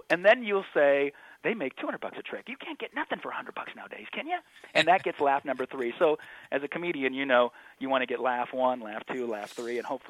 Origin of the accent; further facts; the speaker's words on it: Davenport, Nebraska, United States; I will go back to where I grew up in Davenport, Nebraska, in Thayer County.